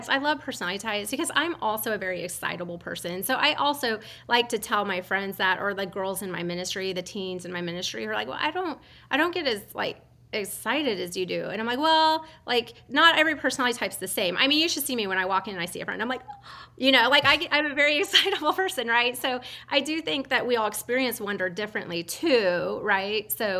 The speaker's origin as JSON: {"language": "English", "region": "Nebraska", "country": "United States", "tie": "born or raised there", "said": "And I was raised in Nebraska, big skies, big open skies."}